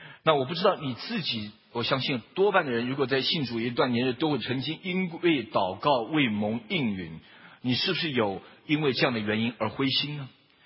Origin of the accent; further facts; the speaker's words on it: United States; also born or lived in Taiwan; 我是在我们老家是江苏，我是在台湾出生，那我是在美国长大。那我在念高中的时候，我住在 Boston。